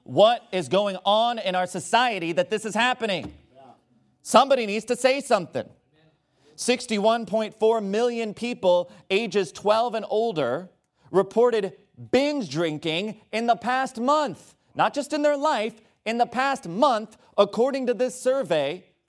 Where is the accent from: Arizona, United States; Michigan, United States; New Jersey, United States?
New Jersey, United States; born there; I'm not some foreigner. First of all, I was born in New Jersey, all right?